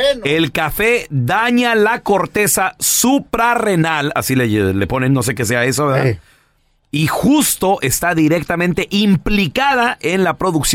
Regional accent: Chihuahua, Mexico; Soy de Chihuahua, hermano

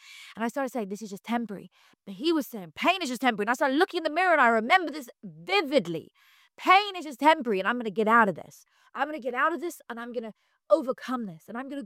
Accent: United Kingdom; moved away as an adult; now in Los Angeles, United States; Okay, so I'm British, so when I moved to LA, that was part of the reason I moved to LA, because I wanted to be near the ocean.

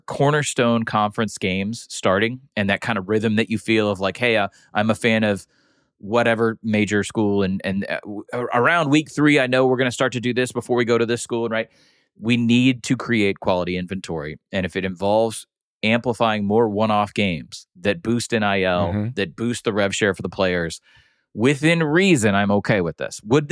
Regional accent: Georgia, United States; I'm not going to go against my home state of Georgia here in Atlanta.

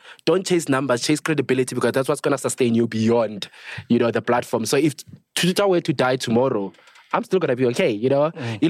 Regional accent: North West, South Africa; also born or lived in Brits; So I was raised to go Muruleng in Northwest, Maramakoteng

